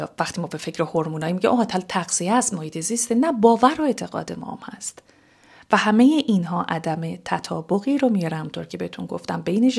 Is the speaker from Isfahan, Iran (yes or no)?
no; Tehran, Tehran Province, Iran; نسبت به محیطی که من درش به دنیا آمدم در ایران، در تهران و محیطی که در اون بزرگ شدم.